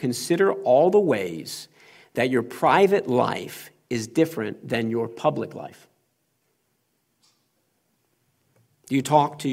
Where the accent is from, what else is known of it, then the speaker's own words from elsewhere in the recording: California, United States; I came from California, so this one really hits home.